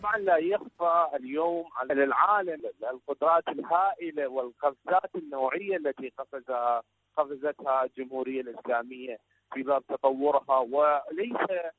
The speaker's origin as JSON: {"language": "Arabic", "country": "Iraq", "said": "من العراق"}